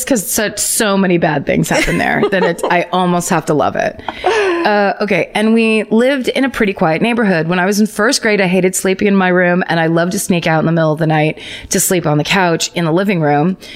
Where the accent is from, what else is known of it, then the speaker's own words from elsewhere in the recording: Sacramento, California, United States; I grew up in Sacramento, represent, all caps.